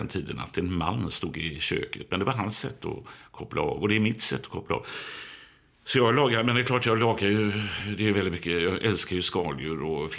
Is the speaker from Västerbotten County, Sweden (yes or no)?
no; Gothenburg, Västra Götaland County, Sweden; medan jag kommer från Biskopsgården.